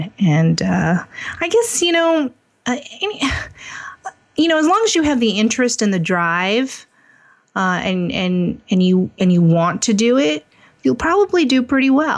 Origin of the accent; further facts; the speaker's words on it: Ontario, California, United States; also born or lived in Los Angeles; Oh, I was born in Los Angeles, but I lived in Ontario.